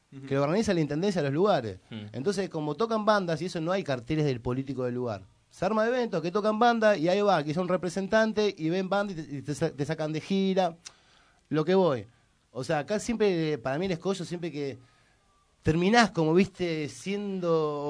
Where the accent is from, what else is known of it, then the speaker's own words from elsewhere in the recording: Argentina; Que vos en un punto sos parte del Estado, somos parte del Estado, somos argentinos, vivimos acá, ¿no?